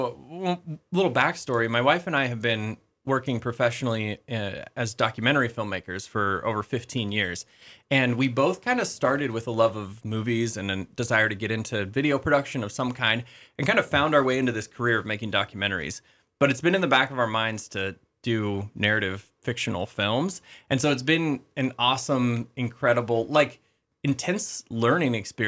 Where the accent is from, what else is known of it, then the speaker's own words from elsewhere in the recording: Sandpoint, Idaho, United States; I learned that he was from Spokane, and I was like, wait, I'm from Sandpoint.